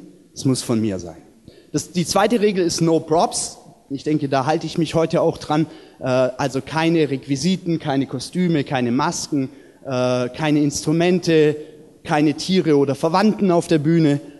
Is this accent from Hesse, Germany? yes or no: no; Nagold, Baden-Württemberg, Germany; Das war also zu meiner Heimat und zu meinem Herkommen hier in Nagold, wunderschön.